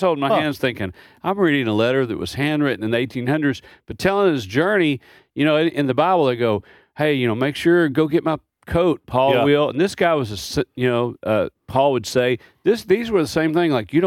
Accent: Kentucky, United States; You know, I grew up in Kentucky on the Indiana border, so there's a lot of back and forth there.

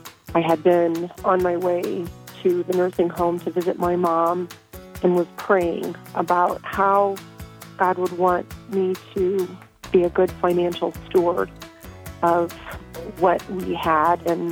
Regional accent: Ohio, United States; I'm from Ohio.

